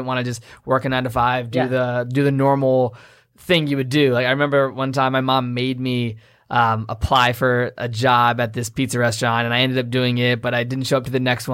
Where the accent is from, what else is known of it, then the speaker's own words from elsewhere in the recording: Virginia, United States; But for those that don't know, like I said, I'm from Virginia. I grew up playing sports my entire life.